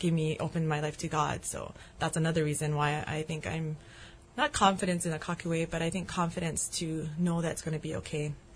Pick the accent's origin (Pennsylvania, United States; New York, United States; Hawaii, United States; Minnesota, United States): Hawaii, United States; Pearl City; moved away as an adult; I grew up in Pearl City. Lived there my whole life until moving away to the mainland for college.